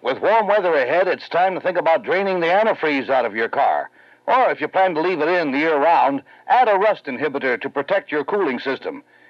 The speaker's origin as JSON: {"language": "English", "town": "Baltimore", "region": "Maryland", "country": "United States", "tie": "born or raised there", "said": "In my hometown of Baltimore, Maryland, Monitor is heard on station WBAL."}